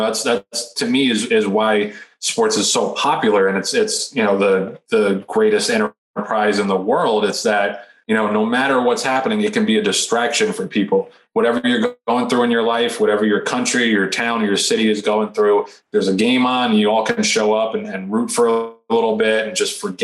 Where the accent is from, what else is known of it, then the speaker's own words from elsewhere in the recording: New York, United States; But it was obviously a very, very hard thing to deal with as a New Yorker.